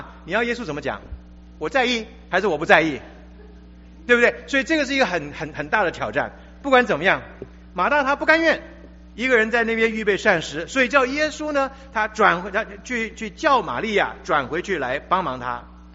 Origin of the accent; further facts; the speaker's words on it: China; 那我们中国人讲就好像比较冲啊，比较这个正面的冲突一样的，好像比较没有礼貌。